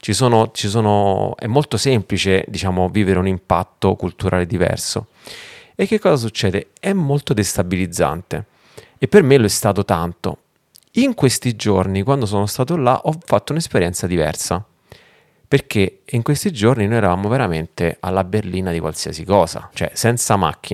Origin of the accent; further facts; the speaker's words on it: Rome, Lazio, Italy; Innanzitutto è un luogo che per me, che vengo da Roma, comunque con, se vuoi, una cultura più del sud Italia